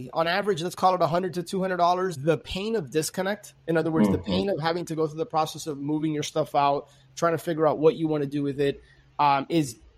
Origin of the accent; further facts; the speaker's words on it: Miami, Florida, United States; But born and raised in Miami, I've been a full-time real estate investor since 2005.